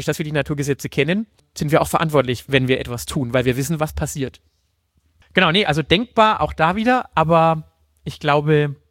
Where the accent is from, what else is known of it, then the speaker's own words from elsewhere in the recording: Hof, Bavaria, Germany; weil in Hof, wo ich herkomme, kann man das nicht operieren